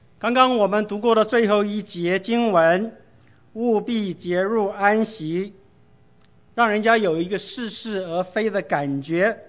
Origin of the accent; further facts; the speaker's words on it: Taiwan; accent: Taiwanese Mandarin; 如果听不懂我的台湾国语是没有司空见惯，因为 我外婆是客家人，所以她听不懂我的台湾国语。